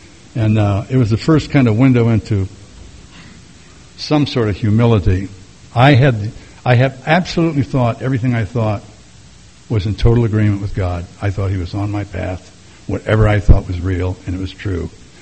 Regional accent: California, United States; And I'm originally from California.

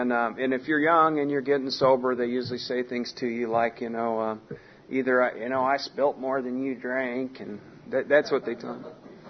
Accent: San Diego, California, United States; because as a kid growing up in the 70s down in Ocean Beach

